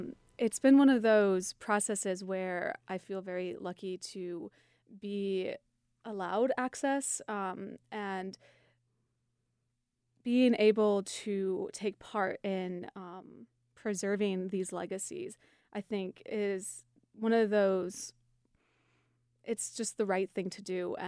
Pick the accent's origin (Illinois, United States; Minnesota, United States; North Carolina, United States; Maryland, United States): Illinois, United States; I'm from Illinois.